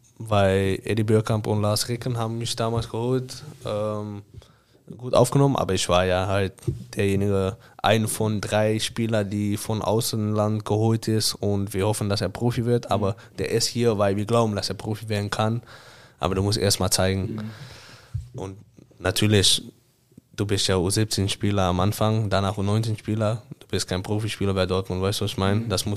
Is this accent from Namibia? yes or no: no; Amsterdam, North Holland, Netherlands; now in Hamburg, Germany; Ich komme ja heute aus Amsterdam. Ich komme nicht aus einem Dorf oder was dann auch. Ich komme aus Amsterdam.